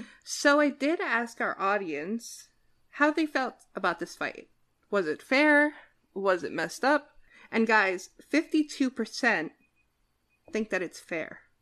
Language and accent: English; New Jersey, United States; I guess I'm from New Jersey, and I'm from the part of New Jersey where you don't leave your doors unlocked, right?